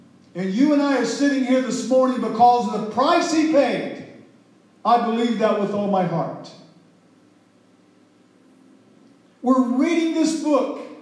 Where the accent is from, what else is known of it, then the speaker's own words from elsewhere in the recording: Midwest, United States; I'm from the Midwest